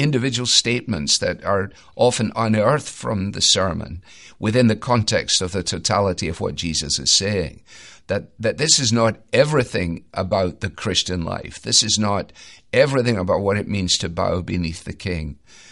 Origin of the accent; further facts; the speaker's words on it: Scotland, United Kingdom; I say that as a Scot.